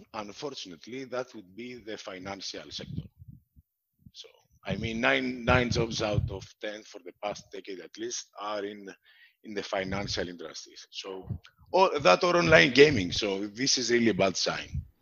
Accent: Gythion, Peloponnese, Greece; also born or lived in Athens; I was born in Athens, grew up there until I was 6 or 7. And then I grew up and went to throughout school in a small seaside city, Gythion. It's North Peloponnese. It's near Sparta.

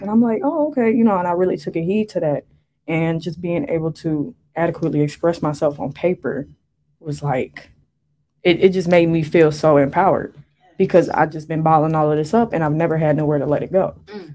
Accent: Chicago, Illinois, United States; born there; also born or lived in Evanston / Waukegan / Palatine / Michigan; But I was born in Chicago, lived in Chicago a little bit, and then my mom moved us to Evanston, and then we was moving. Like, I ended up getting adopted, whatever. From Waukegan to Evanston. Girl, I was all over the damn place.

